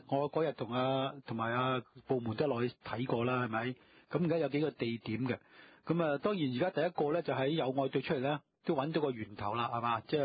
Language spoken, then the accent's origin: Cantonese; Hong Kong; born there; 即係我唔止27年添啦，我喺度出世更加耐啦，係咪？